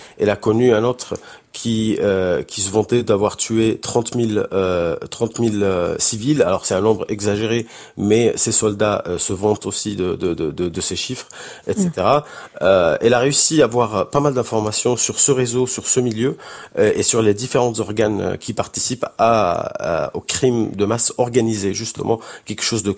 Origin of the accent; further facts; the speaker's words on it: Aleppo, Aleppo Governorate, Syria; moi, par exemple, je viens d'Alep.